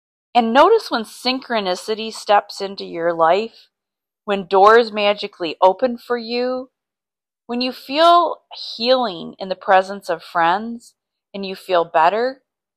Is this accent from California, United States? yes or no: no; Michigan, United States; I grew up in Michigan, and I need to be by the beautiful lakes of Michigan.